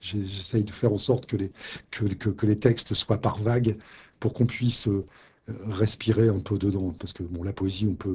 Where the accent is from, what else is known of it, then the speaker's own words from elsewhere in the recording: Denain, Hauts-de-France, France; born there; parce que je suis né à Denain, donc ce canton